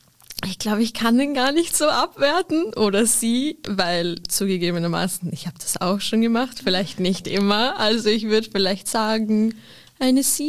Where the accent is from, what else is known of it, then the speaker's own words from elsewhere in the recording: Vienna, Austria; Aber es ist bei uns in Wien auch so.